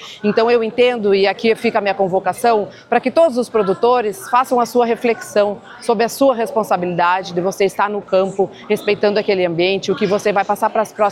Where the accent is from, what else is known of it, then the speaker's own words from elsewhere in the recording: Rio Grande do Sul, Brazil; para mim, me enche de orgulho porque sou gaúcha